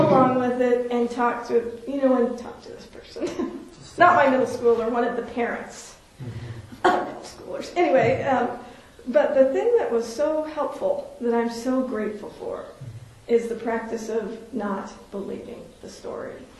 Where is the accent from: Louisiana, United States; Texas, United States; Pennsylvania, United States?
Texas, United States; also born or lived in Oklahoma; And you know, I'm not from California. I'm from a landlocked state in Texas and Oklahoma.